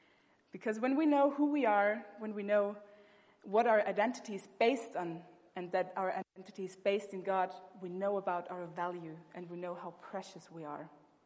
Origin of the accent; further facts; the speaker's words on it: Austria; So I grew up in Austria, my mom is from Austria, but my dad is from Germany. So I was half German